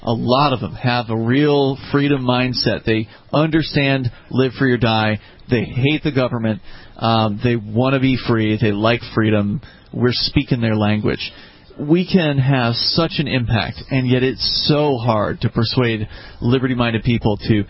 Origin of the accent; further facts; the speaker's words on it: Florida, United States; Yeah, I don't believe it either. I'm from Florida. I don't believe that for a moment.